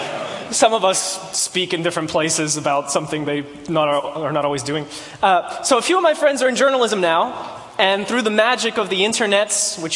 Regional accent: New Jersey, United States; I come from New Jersey where everybody's really, sarcastic.

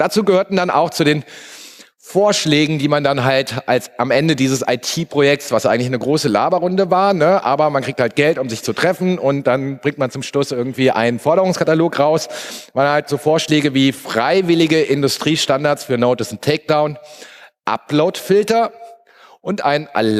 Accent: Germany; wir sind Deutsche, wir kennen das.

